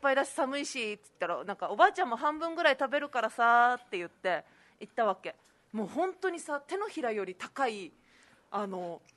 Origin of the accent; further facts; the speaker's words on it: Okinawa, Japan; 沖縄から来た人間に、